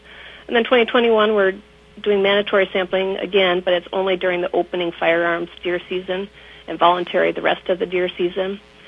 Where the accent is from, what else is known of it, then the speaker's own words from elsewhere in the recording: Ohio, United States; now in Brainerd, United States; No, I'm actually from Ohio. So I kind of landed here after grad school up in the northwest corner of Minnesota by chance, and then had this job opening down here in Brainerd after 10 years working for the DNR.